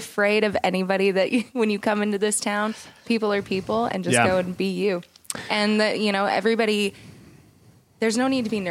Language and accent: English; Seattle, Washington, United States; I'm a little addicted. I'm from Seattle. Leave me alone.